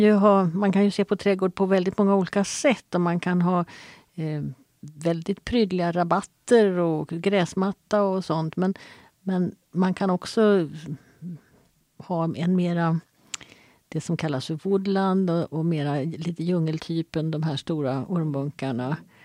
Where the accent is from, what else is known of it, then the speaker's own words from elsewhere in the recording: Sweden; som svensk uppvuxen på 40-50-talet så är jag uppfostrad att man ska odla sin egen potatis